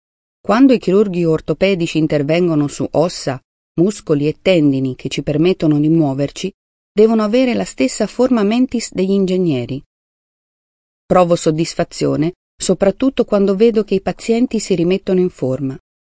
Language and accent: Italian; Richterswil, Zurich, Switzerland; Da bambina ero affascinata dalla natura. Sono cresciuta a Richterswil, un luogo incantevole sulla riva del lago di Zurigo.